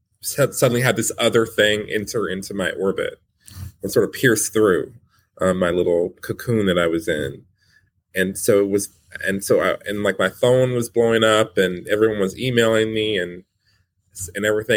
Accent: Detroit, Michigan, United States; born or raised there

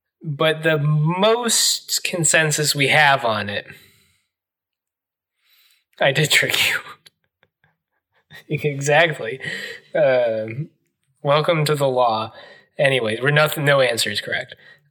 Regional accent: Cincinnati, Ohio, United States; I was born and raised in Cincinnati.

